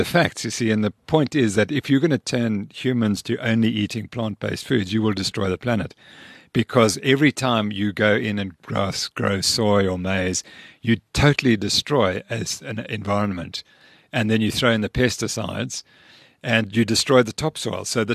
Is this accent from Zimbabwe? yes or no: yes; Zimbabwe; But I was raised on Rhodesian beef or Zimbabwean beef